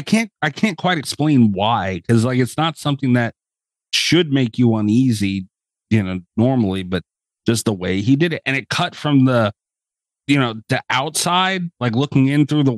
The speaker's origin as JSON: {"language": "English", "country": "United States", "said": "Yeah, I was like, I'm an American."}